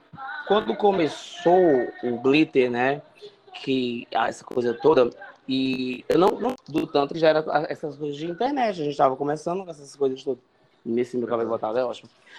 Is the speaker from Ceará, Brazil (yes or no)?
yes; Fortaleza, Ceará, Brazil; Eu sou de Fortaleza, moro lá no Ceará, tenho 34 anos